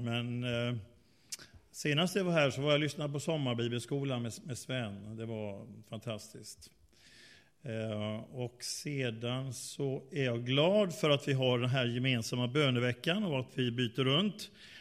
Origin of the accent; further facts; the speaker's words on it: Mölndal, Västra Götaland County, Sweden; Jag är ju född och uppväxten i Broslätt i Mölndal. Och Pingstkyrkan i Mölndal är min hemförsamling.